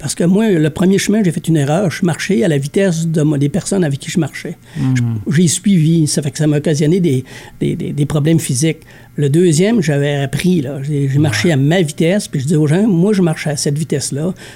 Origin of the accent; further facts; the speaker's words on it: Quebec, Canada; En plus, on est des Québécois.